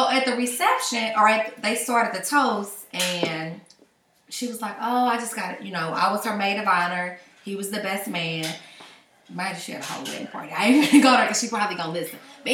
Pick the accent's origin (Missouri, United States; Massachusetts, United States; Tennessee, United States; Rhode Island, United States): Missouri, United States; St. Louis; I don't know how you do it in New York, but I'm from St. Louis